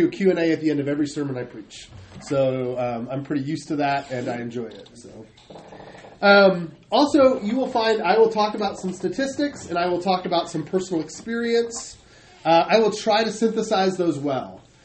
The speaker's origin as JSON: {"language": "English", "region": "Michigan", "country": "United States", "tie": "born or raised there", "said": "When I was a kid, I grew up in Michigan."}